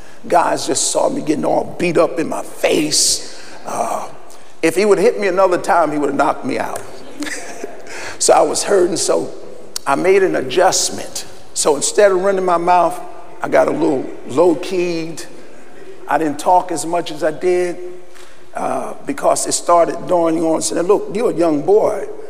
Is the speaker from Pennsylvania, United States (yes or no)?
yes; Philadelphia, Pennsylvania, United States; And so I went there with a reputation. I was from Philadelphia. I was 17.